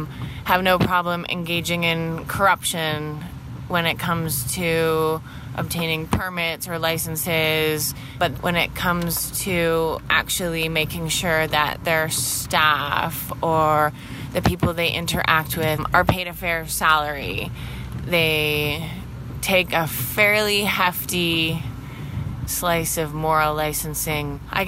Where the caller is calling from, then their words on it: Blantyre, Southern Region, Malawi; Hi, this is … I'm calling from Blantyre, Malawi.